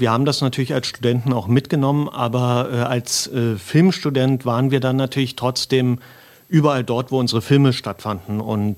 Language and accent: German; Berlin, Germany; Und als Berliner, ähnlich wie du, wäre ich jetzt auf die Idee gekommen